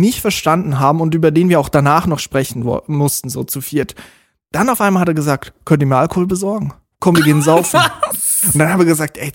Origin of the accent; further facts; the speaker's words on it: Zurich, Switzerland; Das ist Weimar, Alter, woher kommt ihr? Dann haben wir gesagt, Zürich.